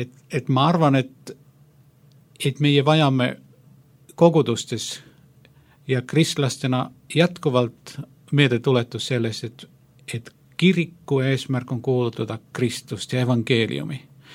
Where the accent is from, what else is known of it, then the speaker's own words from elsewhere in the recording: Finland; Estonian is a second language; see luterus, mille keskel mina olen kasvanud Soomes.